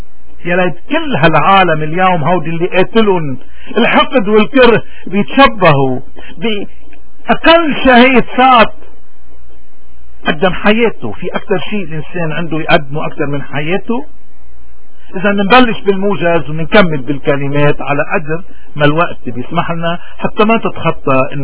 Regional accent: Lebanon; واليوم نحن كلنا كلبنانيين لأي مذهب انتمينا

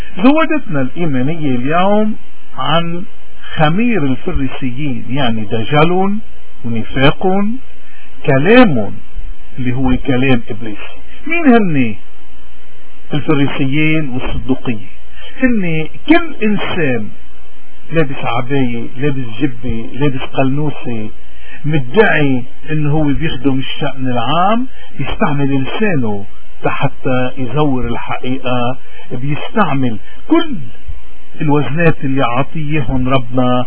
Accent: Lebanon; accent: Lebanese; هيك رح نحكيها بلهجتنا اللبنانية المحببة

